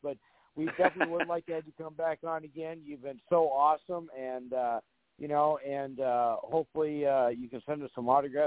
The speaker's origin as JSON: {"language": "English", "town": "Moorhead", "region": "Minnesota", "country": "United States", "tie": "born or raised there", "said": "We used to have a comedy club here in around my hometown in Moorhead, Minnesota, called Courtney's Comedy Club."}